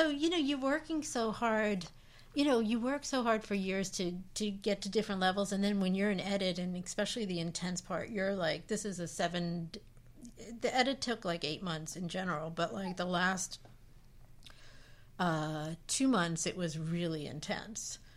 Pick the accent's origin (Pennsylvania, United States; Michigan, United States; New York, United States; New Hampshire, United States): New York, United States; I wanted to premiere the film in New York, because that was really because this is my hometown, and that was, like, really important to me.